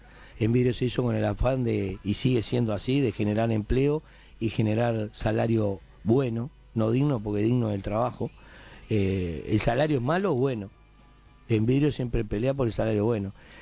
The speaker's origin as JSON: {"language": "Spanish", "region": "Montevideo", "country": "Uruguay", "tie": "born there", "said": "Yo nací en el Cerro, en el Casabó"}